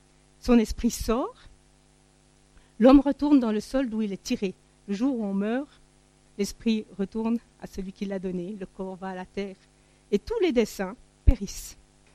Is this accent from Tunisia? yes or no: yes; Tunisia; born there; je suis née en Tunisie. Je suis née en Tunisie dans des circonstances très difficiles.